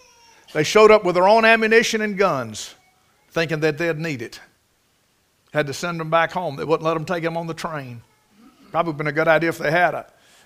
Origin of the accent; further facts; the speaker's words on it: United States; Call it what you will. I'm an American. I'm a patriot.